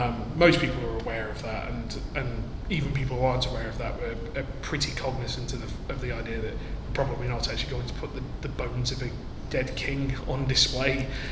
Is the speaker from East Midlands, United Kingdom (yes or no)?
yes; East Midlands, United Kingdom; There was definitely a kind of weird feeling of that something important was actually happening in my hometown.